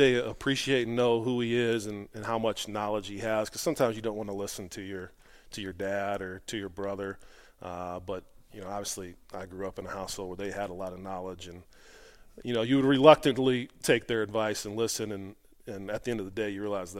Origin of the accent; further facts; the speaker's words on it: Louisville, Kentucky, United States; Yeah, so obviously grew up in Louisville in a suburb called Fern Creek.